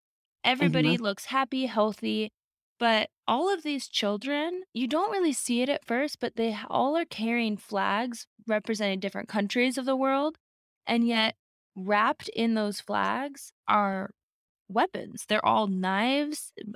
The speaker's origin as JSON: {"language": "English", "region": "Alaska", "country": "United States", "tie": "born or raised there", "said": "Oh, that's gold. I know that, growing up in Alaska."}